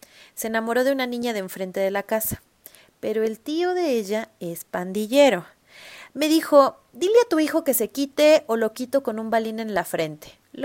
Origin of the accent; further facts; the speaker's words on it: Honduras; moved away as an adult; Salí de Honduras por primera vez en 2011. Pasé la Navidad en Piedras Negras. De Piedras Negras me moví a Nuevo Laredo. Allí empecé a trabajar.